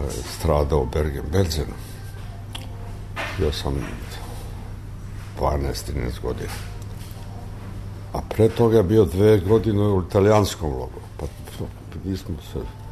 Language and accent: Serbian; Prizren, Kosovo; born there; Ja sam rođen u Prizrenu. Moj otac je bio lekar, ja rođen je bio opštinski lekar, prizrenski